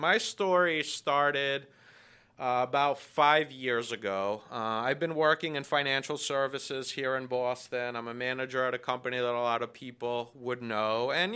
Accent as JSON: {"language": "English", "country": "Italy", "tie": "born or raised there", "said": "I grew up in Italy"}